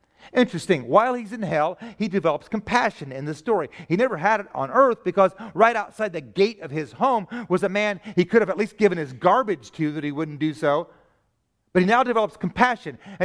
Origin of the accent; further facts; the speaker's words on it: United States; I live here. I shouldn't feel guilty for being an American.